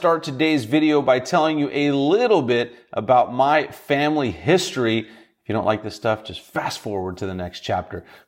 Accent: Russia; I was from Russia or I was born in Russia

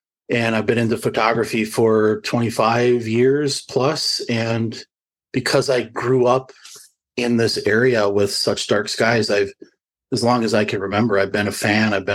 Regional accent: Grand Portage, Minnesota, United States; I am Bear Clan, and I come from Grand Portage. And Grand Portage is at the very northeast tip of Minnesota, which is a very, very remote area

